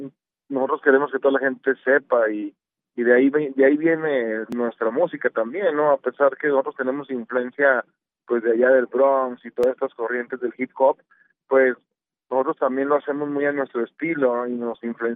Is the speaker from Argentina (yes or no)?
no; Gómez Palacio, Durango, Mexico; Somos mexicanos, somos del norte, somos Gómez Palatinos, somos laguneros